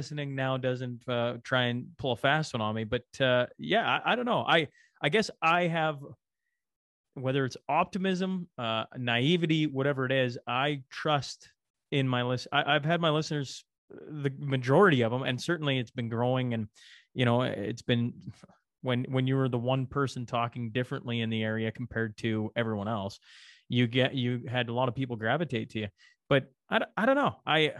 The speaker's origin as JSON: {"language": "English", "country": "Canada", "said": "he's an embarrassment to me as a Canadian."}